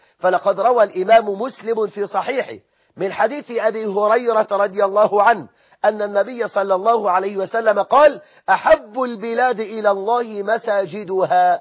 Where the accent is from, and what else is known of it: Egypt